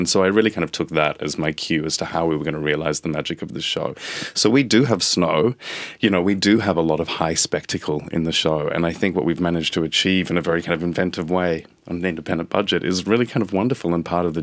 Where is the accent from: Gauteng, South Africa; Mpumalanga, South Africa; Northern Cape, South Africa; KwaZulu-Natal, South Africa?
Gauteng, South Africa; Johannesburg; Well, I grew up in South Africa in Johannesburg, and this was during the height of apartheid, so we had a lot of sanctions against us.